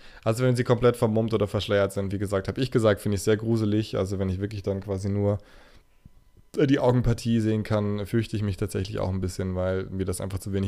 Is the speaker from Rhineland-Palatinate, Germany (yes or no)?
yes; Rhineland-Palatinate, Germany; ich komme aus Rheinland-Pfalz, ja, ich bin ja eigentlich ein Preuße.